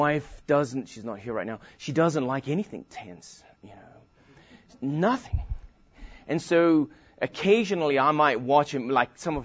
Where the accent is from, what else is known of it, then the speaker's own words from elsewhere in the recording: England, United Kingdom; Being English, I think it's pretty good.